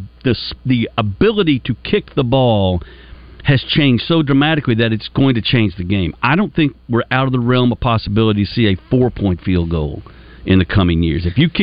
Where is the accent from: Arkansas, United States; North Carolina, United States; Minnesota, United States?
Arkansas, United States; growing up in Arkansas playing football